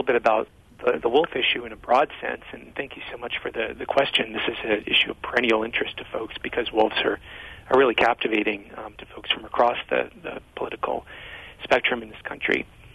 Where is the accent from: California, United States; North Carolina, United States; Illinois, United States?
California, United States; we now have wolves in California, in my home state, for the first time in at least 80 or 90 years